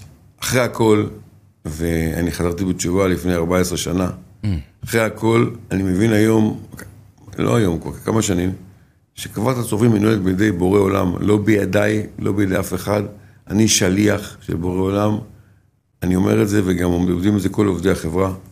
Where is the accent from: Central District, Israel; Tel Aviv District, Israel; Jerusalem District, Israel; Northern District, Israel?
Tel Aviv District, Israel; Ramat Gan; גדלתי ברמת גן, תל גנים.